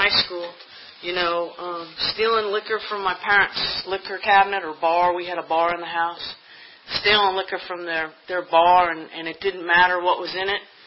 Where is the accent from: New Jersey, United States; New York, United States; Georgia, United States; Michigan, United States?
New York, United States; Long Island; I was raised in New York on Long Island.